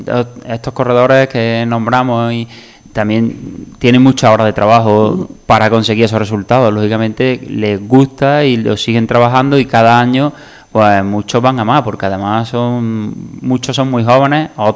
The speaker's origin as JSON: {"language": "Spanish", "town": "Priego de Córdoba", "region": "Andalusia", "country": "Spain", "said": "somos prácticamente todo el club somos de Priego."}